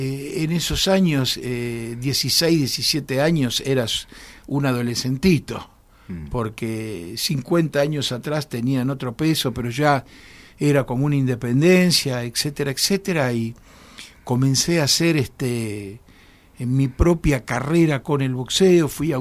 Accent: Mercedes, Buenos Aires Province, Argentina; Yo hablo así porque no soy porteño, yo soy bonaerense de la ciudad de Mercedes.

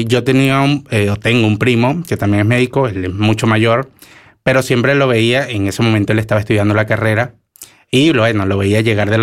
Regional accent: Coro, Falcón, Venezuela; moved away as an adult; now in Argentina; Yo nací en Coro, Estado Falcón. Esa es una provincia en Venezuela, al occidente del país, costero, con muchas playas. Nací allí me crié y allí me formé como médico. Me recibí a los 24 años.

